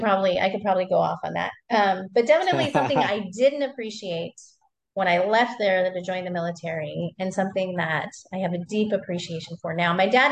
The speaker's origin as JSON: {"language": "English", "region": "North Dakota", "country": "United States", "tie": "born or raised there", "said": "so I grew up in North Dakota and my dad was a big hunter and my uncles and all of that stuff."}